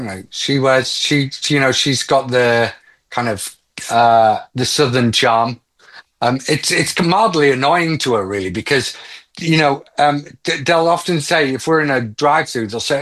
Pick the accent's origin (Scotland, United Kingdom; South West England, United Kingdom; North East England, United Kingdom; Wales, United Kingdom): North East England, United Kingdom; Yarm; also born or lived in Manchester; now in Nashville, United States; I'm from a little town called Yarm. I moved to Manchester, which was where my headquarters was.